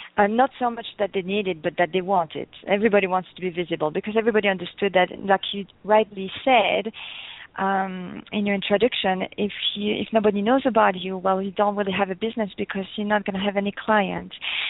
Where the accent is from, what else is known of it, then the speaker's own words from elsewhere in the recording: Belgium; Okay, I'm from Belgium. I'm already a mix right there. My mom was from Belgium and my dad is from Portugal.